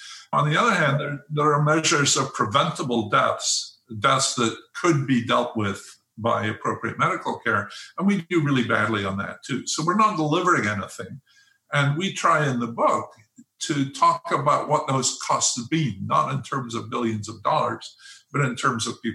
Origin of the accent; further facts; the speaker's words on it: Edinburgh, Scotland, United Kingdom; when I was a kid growing up in Scotland in a very lower middle class part of Edinburgh